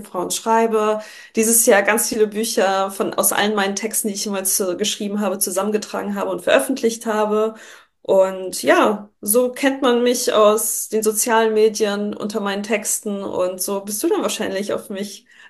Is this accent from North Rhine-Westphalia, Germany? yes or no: yes; Düsseldorf, North Rhine-Westphalia, Germany; born or raised there; also born or lived in Poland